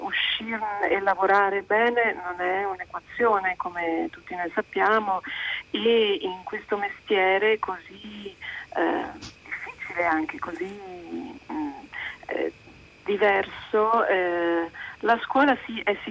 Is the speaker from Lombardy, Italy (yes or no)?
yes; Milan, Lombardy, Italy; born there; Io sono milanese, nata a Milano